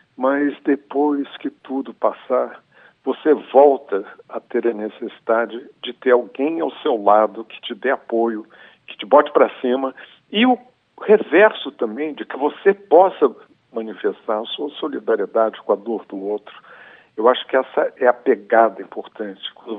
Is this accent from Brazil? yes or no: yes; Brazil; born there; eu quando nasci no Brasil, a expectativa de vida era de 45 anos, hoje está além de 77